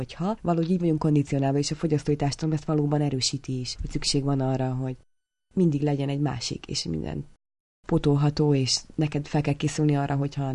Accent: Hungary; Ott a tulajdonos, amikor hallotta, hogy én magyar vagyok, mondta, hogy ó, éppen van itt két magyar lány.

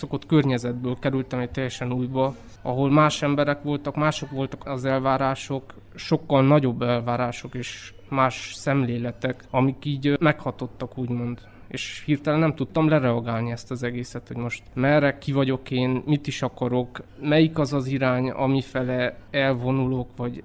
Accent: Târgu Mureș, Mureș County, Romania; Marosvásárhelyen születtem, 1992-ben. Ott végeztem a gimnáziumot, és utána pedig a Marosvásárhelyi Művészeti Liceumba végeztem festészet szakon.

